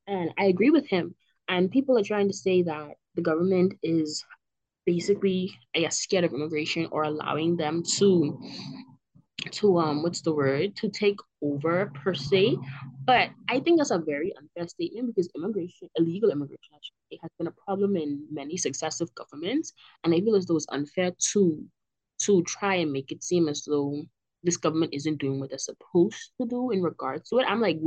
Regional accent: Bahamas; for the mere fact that I'm a Bahamian, and you know that probably based on my accent.

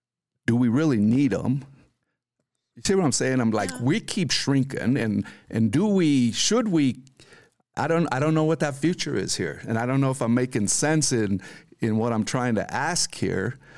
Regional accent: Alamosa, Colorado, United States; I'm from Alamos. I live in rural Colorado, right?

